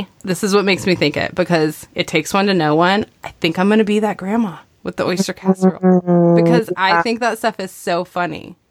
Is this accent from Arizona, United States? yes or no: yes; Arizona, United States; also born or lived in California; now in Texas, United States; So that's not I'm from Arizona.